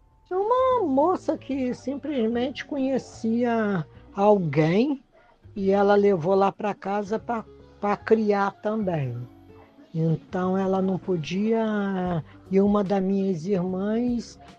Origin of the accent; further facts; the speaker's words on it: Niterói, Rio de Janeiro, Brazil; Tenho 66 anos. Nasci em 21/4/1959, portanto, 66 anos. Resido em Niterói, centro de Niterói. Morei em São Francisco durante a minha vida toda, desde os 5 anos que eu vim do Rio. Vivi no Cubango durante 3 anos